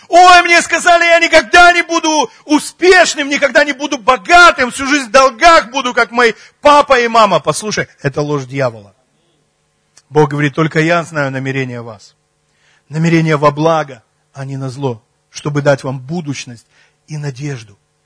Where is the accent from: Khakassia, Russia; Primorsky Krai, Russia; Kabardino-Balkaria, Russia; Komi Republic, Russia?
Komi Republic, Russia; Vorkuta; born there; А я в Воркуте, на Южном, никому не нужном. Это хуже Усть-Кулома.